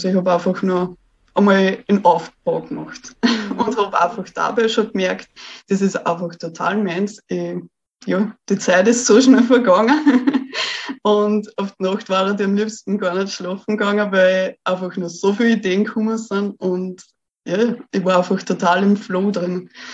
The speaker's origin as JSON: {"language": "German", "country": "Austria", "said": "weil ich bin eben aus Österreich"}